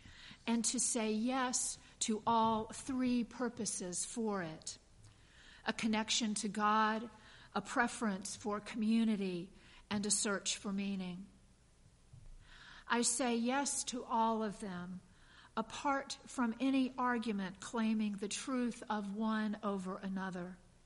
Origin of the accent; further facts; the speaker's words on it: Virginia, United States; a place called Thunder Ridge in my home state of Virginia.